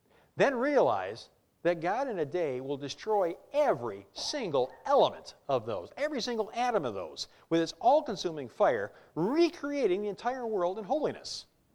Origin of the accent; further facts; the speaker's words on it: Detroit, Michigan, United States; Now, I'm from Detroit. Growing up in Detroit, there was the Rust Belt.